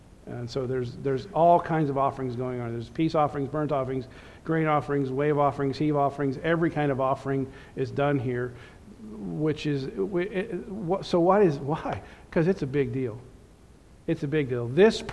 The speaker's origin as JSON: {"language": "English", "region": "Kansas", "country": "United States", "said": "That's just like I'm called a Kansan because I come from Kansas."}